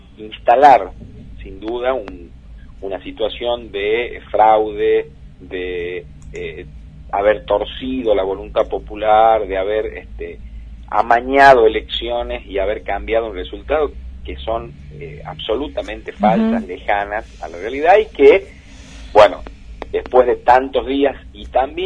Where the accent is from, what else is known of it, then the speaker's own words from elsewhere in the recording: Tucumán, Argentina; Los tucumanos hemos vivido desde el 23 de agosto hasta acá, prácticamente un mes